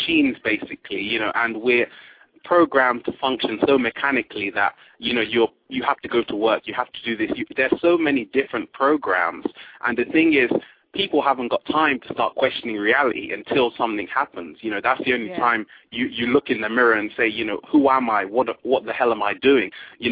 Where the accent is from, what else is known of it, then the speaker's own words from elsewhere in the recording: London, United Kingdom; now in United States; I was born in London. Yes, mm-hmm. London, England. And, you know, I was raised in a very loving background